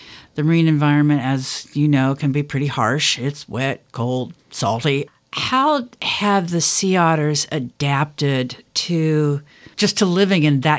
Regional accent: Midwest, United States; Like the river otters that I knew growing up in the Midwest.

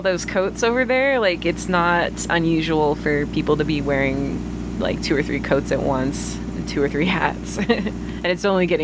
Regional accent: Bainbridge Island, Washington, United States; I'm originally from Bainbridge Island, so I met with them actually in April a few times while we were interviewing folks in Seattle.

